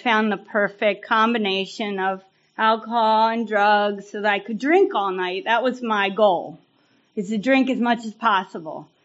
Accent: Baltimore, Maryland, United States; born there; So I was born in Baltimore, right on the edge of the city, and I don't remember my first drink because I was a toddler.

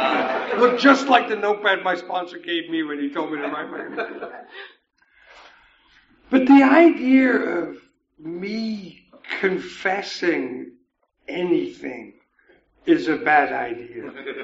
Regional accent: England, United Kingdom; I grew up in England, and in England they use that phrase, stiff upper lip.

